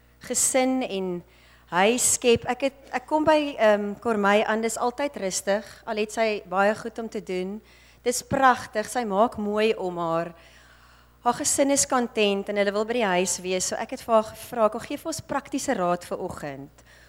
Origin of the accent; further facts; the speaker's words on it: Namibia; Ek kom van Namibia af, dan kom ons in die Kaap aan by haar.